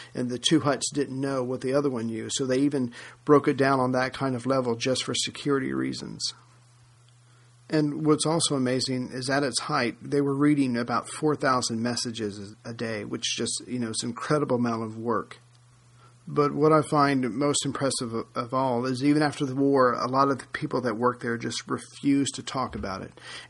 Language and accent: English; United States; especially being an American